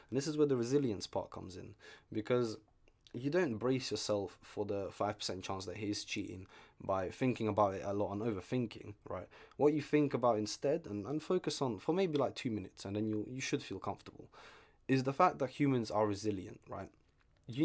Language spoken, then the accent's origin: English; London, United Kingdom; English is a second language; I grew up in London as an immigrant